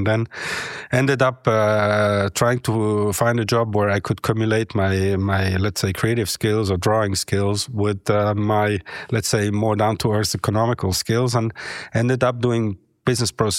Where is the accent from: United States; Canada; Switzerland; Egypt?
Switzerland; Grenchen; English is a second language; I was born and raised in Gretchen, but then I moved to Neuchâtel after a certain period.